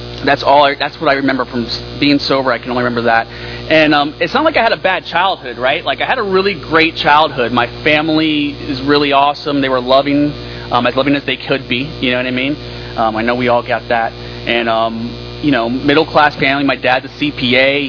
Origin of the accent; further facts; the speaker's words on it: Homestead, Florida, United States; I was born and raised in Homestead, Florida. I was born in like 1980 in Homestead, Florida.